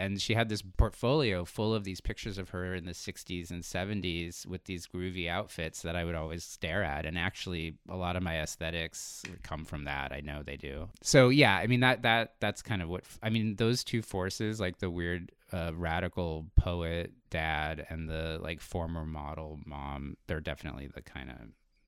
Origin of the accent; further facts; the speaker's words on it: San Diego, California, United States; also born or lived in Los Angeles; I grew up in San Diego, California, and I moved to LA in the early 90s and lived there for about 20 some years.